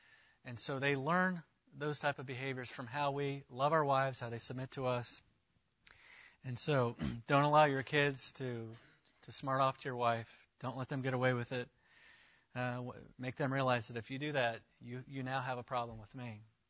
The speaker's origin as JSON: {"language": "English", "region": "the South", "country": "United States", "tie": "born or raised there", "said": "I grew up in the South where around guys who would kind of make jokes out of their wife."}